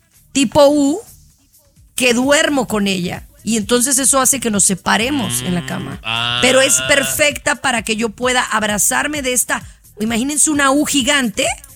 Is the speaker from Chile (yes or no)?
no; Mexico; soy mexicana, muy orgullosa.